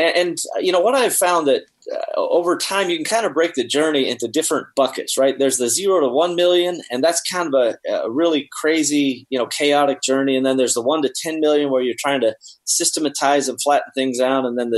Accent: Seattle, Washington, United States; I'm from Seattle

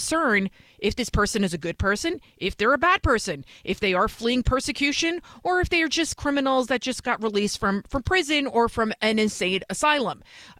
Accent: Bronx, New York, United States; also born or lived in Yonkers, United States; I'm originally from the Bronx. And then when I was about 14, 15 years old, we moved to Yonkers, which is like a suburb of New York City.

